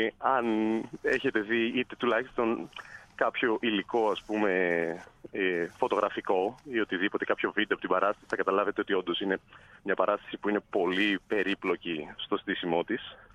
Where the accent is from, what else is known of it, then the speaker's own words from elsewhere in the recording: Thessaloniki, Central Macedonia, Greece; Για αρχή, από τα 5 άτομα που σας είπα ότι είναι επί σκηνής, οι 4 είμαστε Θεσσαλονικείς.